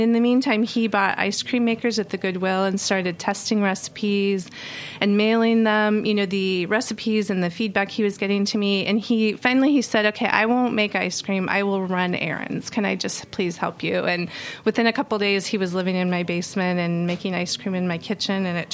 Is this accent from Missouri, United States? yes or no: no; Billings, Montana, United States; now in Portland, United States; I'm not. I grew up in Billings, Montana.